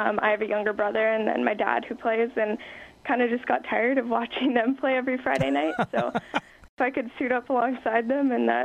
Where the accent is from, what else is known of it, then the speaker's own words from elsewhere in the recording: Vancouver, British Columbia, Canada; I've grown up on the campus of UBC since I was 2 months old, so it's a pretty special background to have, especially now suiting up for the blue and gold.